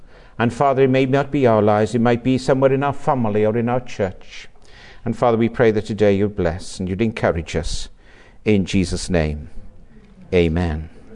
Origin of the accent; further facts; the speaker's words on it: Wales, United Kingdom; I come from Wales. I don't know if you saw or noticed that, but I come from a little country called Wales.